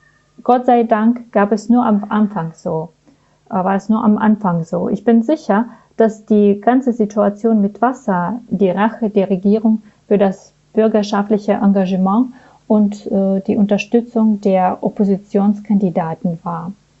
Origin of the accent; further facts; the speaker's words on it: Belarus; now in Minsk, Belarus; ich komme aus Belarus und wohne im von Katja erwähnten Viertel von Minsk seit 9 Monaten. Es heißt Novaya Borovaya.